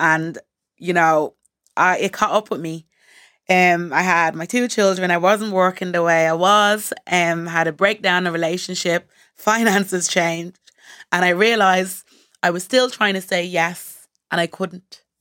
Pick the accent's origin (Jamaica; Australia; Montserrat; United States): Montserrat; and I'm from the Caribbean, Montserrat in the Caribbean, and I have family in the UK and Ireland.